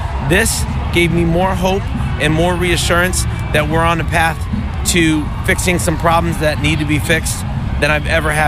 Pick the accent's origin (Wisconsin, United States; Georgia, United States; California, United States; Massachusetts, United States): Massachusetts, United States; Boston; I'm from Boston, Massachusetts.